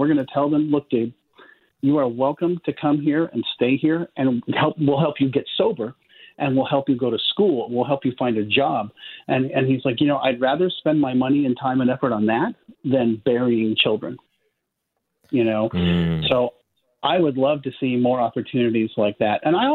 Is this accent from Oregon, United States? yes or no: no; Palo Alto, California, United States; And I grew up in Palo Alto, California. And, you know, and I had a nice home and a nice family